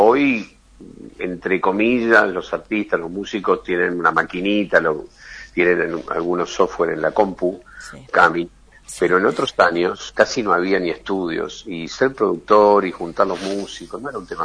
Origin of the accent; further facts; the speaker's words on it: Argentina; Nosotros como argentinos